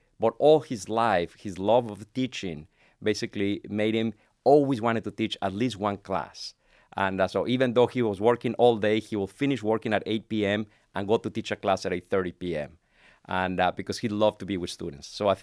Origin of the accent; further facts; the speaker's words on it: Monterrey, Nuevo León, Mexico; Monterrey is a large town. It's probably the second or third largest city in Mexico.